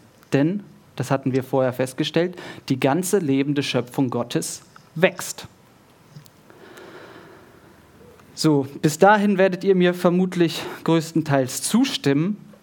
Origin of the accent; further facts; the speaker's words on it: Bielefeld, North Rhine-Westphalia, Germany; ursprünglich kommen wir aus dem Raum Bielefeld, also noch ein Stückchen weiter im Norden.